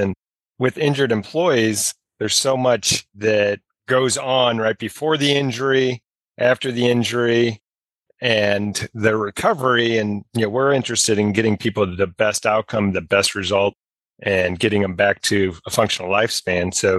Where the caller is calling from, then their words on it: St. Louis, Missouri, United States; I'm joining you from St. Louis, Missouri, along the banks of the mighty Mississippi.